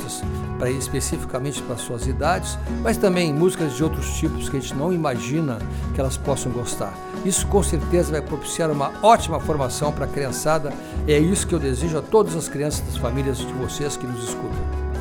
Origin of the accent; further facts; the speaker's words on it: Pelotas, Rio Grande do Sul, Brazil; born there; no Conservatório Municipal de Pelotas, a cidade de Pelotas, onde eu nasci.